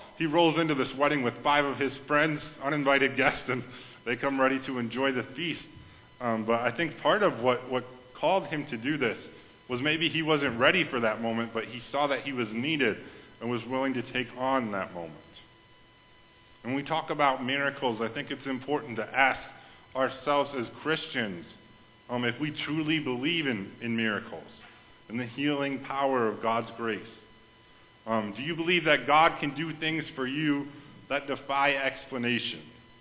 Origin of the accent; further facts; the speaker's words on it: Wisconsin, United States; I don't know about y'all, but I came from Wisconsin, and we can hold our own, but we can't hold that much.